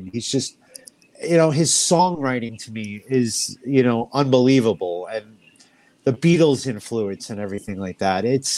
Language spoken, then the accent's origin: English; Queens, New York, United States; So growing up in Queens was awesome